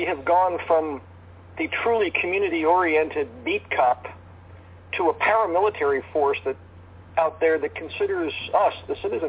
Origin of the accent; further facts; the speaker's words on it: Philadelphia, Pennsylvania, United States; I'm going to be the kind of cop I used to respect when I was growing up in Philadelphia